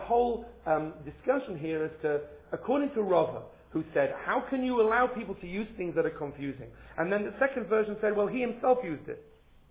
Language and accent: English; Leeds, Yorkshire and the Humber, United Kingdom; and I'm from Leeds